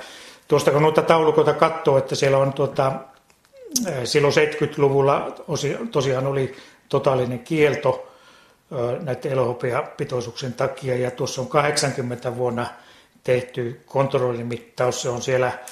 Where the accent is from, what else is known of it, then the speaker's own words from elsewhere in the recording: Kemijärvi, Lapland, Finland; kun olen tuosta Kemijärveltä kotoisin